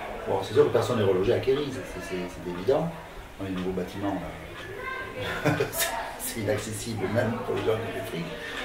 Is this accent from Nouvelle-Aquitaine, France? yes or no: yes; Bordeaux, Nouvelle-Aquitaine, France; Je connais bien le quartier, je suis bordelais.